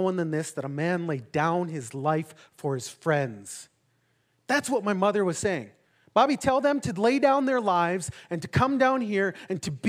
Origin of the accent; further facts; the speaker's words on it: Enemy Swim, South Dakota, United States; now in Bismarck, United States; I come from Enemy Swim, South Dakota. I live in Bismarck, North Dakota. I am 48 winners.